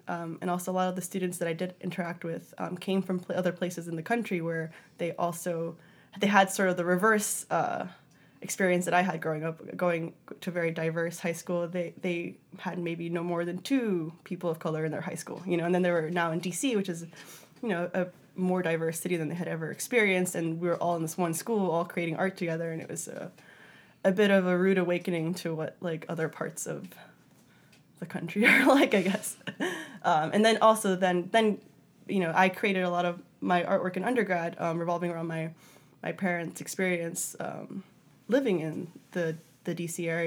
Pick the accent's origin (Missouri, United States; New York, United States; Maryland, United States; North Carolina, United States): Maryland, United States; Wheaton; I grew up in Wheaton, Maryland, which is right outside of D.C., in a high school that was about, like, 80-something percent Latino or Latinx.